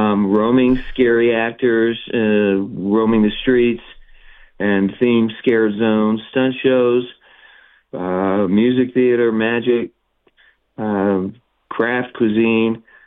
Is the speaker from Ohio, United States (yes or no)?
yes; Ohio, United States; I'm from Ohio. I'm not good at it.